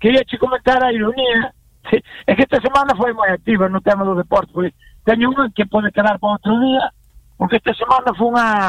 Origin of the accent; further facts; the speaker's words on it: Galicia, Spain; Eu son de Santiago para arriba, ti eres de Santiago para baixo.